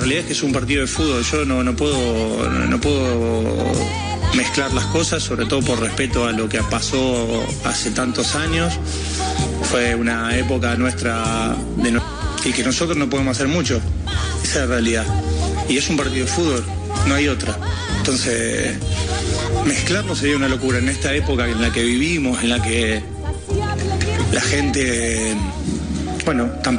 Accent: Argentina; Ahora, que nosotros como argentinos tengamos memoria a esa gente que fue ahí

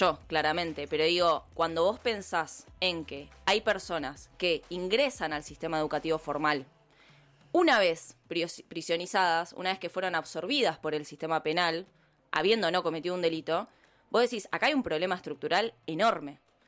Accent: La Plata, Buenos Aires Province, Argentina; Sí, soy platense.

